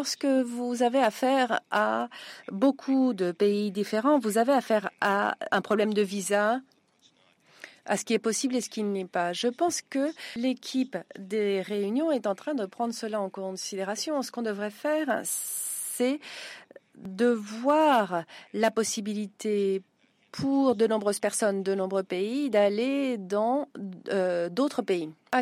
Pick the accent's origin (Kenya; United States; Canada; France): Kenya; moi, je viens du Kenya et je vais tomber dans cette catégorie aux États-Unis